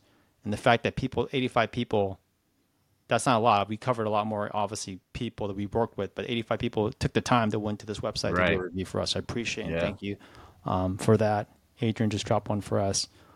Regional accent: Gyeongsang, South Korea; So I'm from South Korea, from Gyeongsang though.

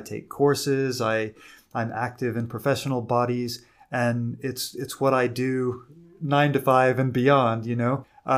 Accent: Hong Kong; moved away as an adult; now in United Kingdom; And the reason is that I came from Hong Kong.

